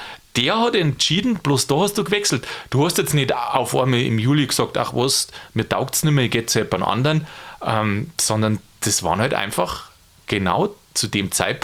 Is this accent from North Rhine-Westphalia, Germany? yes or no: no; Bavaria, Germany; Also ich kann es ja bloß aus dem Bäuerlichen sagen, kommen wir da aus Niederbayern